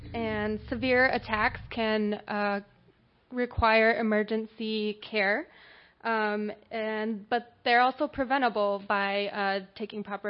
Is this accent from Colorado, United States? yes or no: yes; Colorado, United States; I'm originally from Colorado, and then I did my grad school at Minnesota. Now I'm near Shelby County in St. Louis County, Missouri.